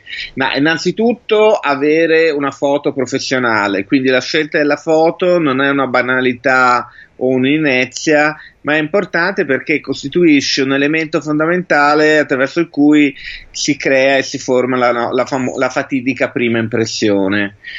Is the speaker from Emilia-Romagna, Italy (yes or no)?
no; Florence, Tuscany, Italy; born there; moved away as an adult; now in Milan, Italy; Io sono nato a Firenze e a 26 anni mi sono trasferito a Milano per lavoro.